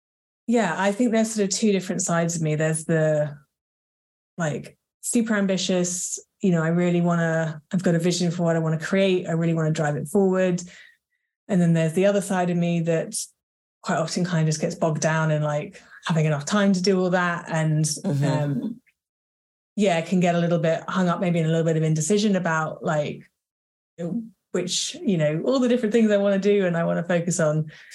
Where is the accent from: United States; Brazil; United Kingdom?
United Kingdom; I think some of it comes from